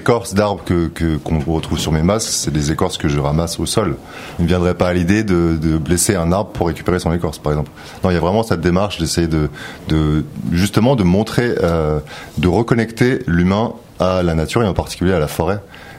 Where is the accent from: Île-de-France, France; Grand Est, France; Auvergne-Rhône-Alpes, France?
Île-de-France, France; Paris; Oui, je suis parisien.